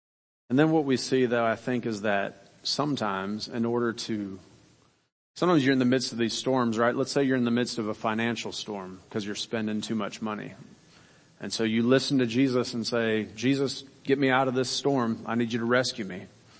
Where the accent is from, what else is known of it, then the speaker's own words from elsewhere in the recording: Kansas, United States; I grew up in Kansas. We didn't have a lot of water around where I grew up, okay? We had a reservoir. We had creeks.